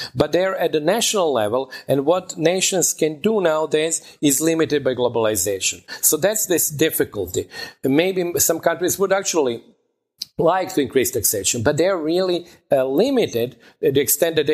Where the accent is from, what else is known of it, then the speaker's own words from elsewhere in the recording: Serbia; I'm from former Yugoslavia, I'm from Serbia.